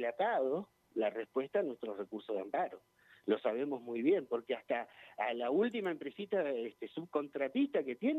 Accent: Zapala, Neuquén, Argentina; moved away; Yo soy de allá de Zapala también, hace unos cuantos años me vine para este lado.

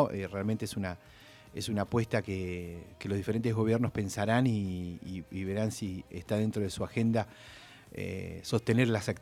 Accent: Zapala, Neuquén, Argentina; Vengo de la Ciudad de los Cielos. Pero creo que la gente de Zapala lo reconoce eso, ¿no? Que tenemos un lugar particular donde vivimos, tenemos una belleza natural que todo el tiempo va cambiando

